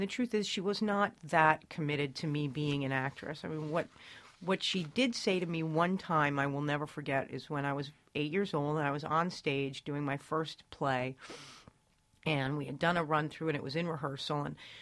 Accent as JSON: {"language": "English", "region": "New York", "country": "United States", "tie": "born or raised there", "said": "Maybe it's growing up in New York."}